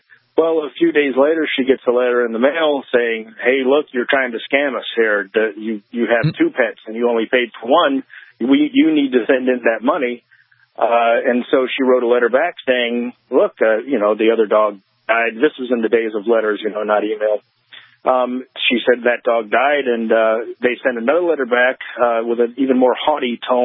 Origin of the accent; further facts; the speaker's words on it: Florida, United States; I'm from Florida. My whole family's from Florida. They've been there for generations.